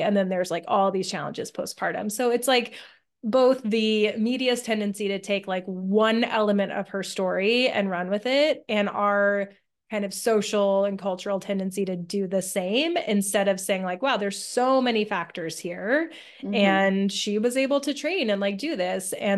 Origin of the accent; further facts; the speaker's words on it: Southwest, United States; even though I grew up in the Southwest with like very dry air and high altitude